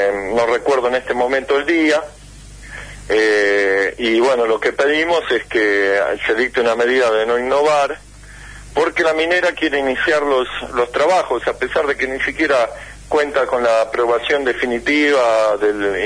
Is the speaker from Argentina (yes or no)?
yes; Buenos Aires, Argentina; Yo soy de Buenos Aires